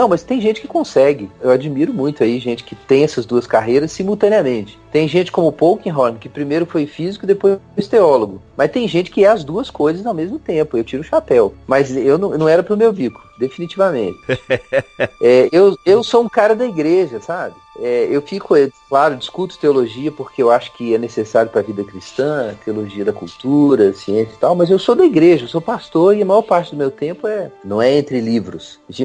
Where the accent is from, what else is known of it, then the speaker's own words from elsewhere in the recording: Belo Horizonte, Minas Gerais, Brazil; Então, eu sou mineiro de Belo Horizonte, comedor de queijo.